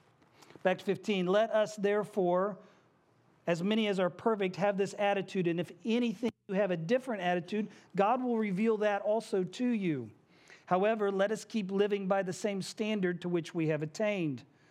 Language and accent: English; Indiana, United States; also born or lived in Illinois; I'm from Indiana originally. That's where I was born. We moved from Illinois, and I know y'all get confused about the I states up north.